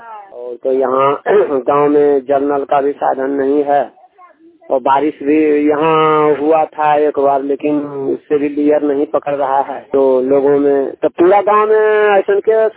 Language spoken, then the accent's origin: Hindi; Gidhaur, Bihar, India; हम गिद्धौर से हैं, बांका जिला आए हुए हैं